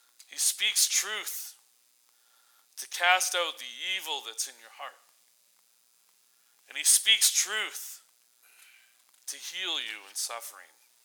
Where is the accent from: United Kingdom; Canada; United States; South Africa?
Canada; Surrey, British Columbia; when I tell people where I'm from, I usually tell them I'm from Vancouver. But the reality is I'm not from Vancouver, I'm from Surrey.